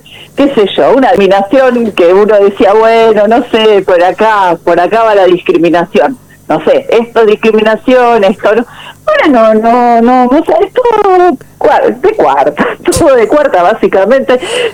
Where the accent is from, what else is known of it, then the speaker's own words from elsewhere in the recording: Argentina; los argentinos no somos argentinos